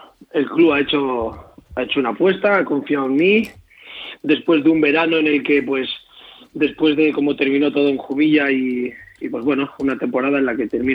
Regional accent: Asturias, Spain; now in Murcia, Spain; yo al final ya sabéis que soy un asturiano, pero que está afincado aquí en Murcia

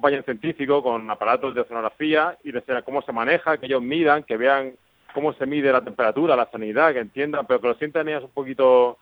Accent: Region of Murcia, Spain; como murciano me fascina, que es que tenemos una región

